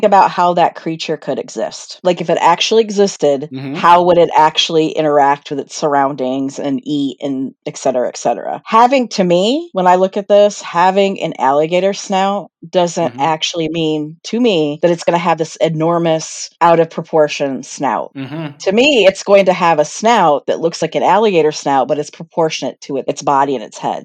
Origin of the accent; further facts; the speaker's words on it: Pennsylvania, United States; I thought about my experiences here growing up in Pennsylvania, the times that we've come across raccoons.